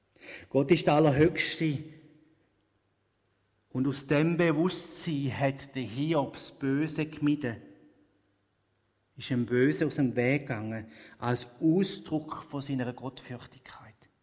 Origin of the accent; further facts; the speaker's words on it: Schaffhausen, Switzerland; Ich komme aus der Region Schaffhausen.